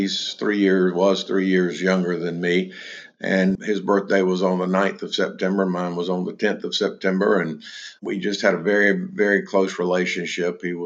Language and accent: English; Nashville, North Carolina, United States; We grew up in Nashville, North Carolina. So there is such a place, and we refer to it as the original Nashville.